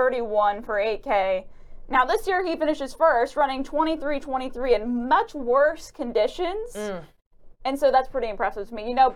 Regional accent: North Carolina, United States; The state, because I'm from North Carolina.

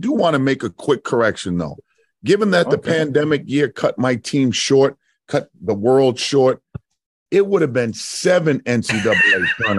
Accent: Providence, Rhode Island, United States; I get it. I'm home too. I'm from Providence.

